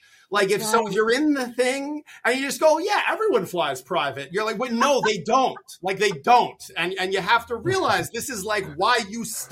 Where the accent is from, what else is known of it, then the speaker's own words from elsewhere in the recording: New York, United States; I just had to defend … honor as a New Yorker.